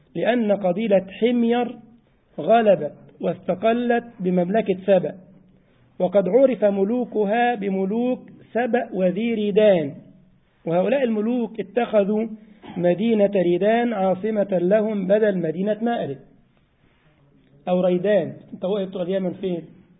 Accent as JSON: {"language": "Arabic", "country": "Egypt", "said": "وأنا مصري ما شاء الله"}